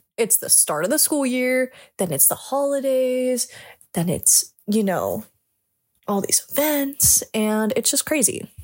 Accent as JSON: {"language": "English", "town": "Los Angeles", "region": "California", "country": "United States", "said": "I am from SoCal, Southern California, Los Angeles to be exact."}